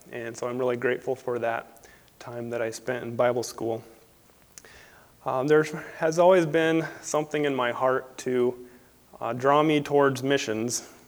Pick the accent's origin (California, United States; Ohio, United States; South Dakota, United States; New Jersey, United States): South Dakota, United States; now in Newaygo, United States; So I guess I grew up in South Dakota. I grew up in a pastor's family out there in South Dakota. We grew up out in the country.